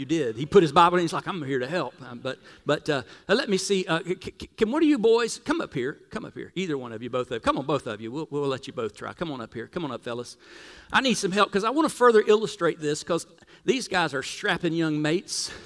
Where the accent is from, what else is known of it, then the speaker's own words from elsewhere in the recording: Florida, United States; See, Beverly and I were both born and raised in Central Florida.